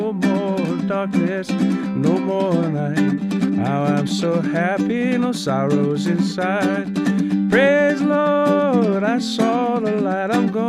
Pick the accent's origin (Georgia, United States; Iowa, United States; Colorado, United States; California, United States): California, United States; Planada; I grew up in the San Joaquin Valley, Central California, in a place called Planada